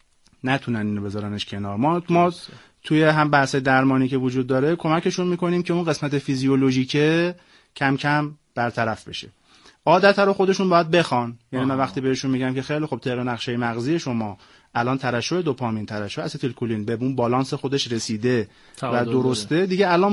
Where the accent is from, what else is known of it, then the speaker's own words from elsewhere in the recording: Tehran, Tehran Province, Iran; ما کلا بچگیمون اونجا گذشت با پسر خاله ها و پسر داییم